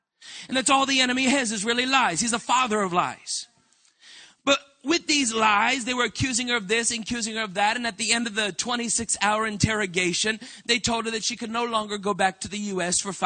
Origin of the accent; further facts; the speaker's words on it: Canada; now in United States; we're Canadian citizens, but we had everything legal. And we were going through immigration process and all of that. And we were living down in California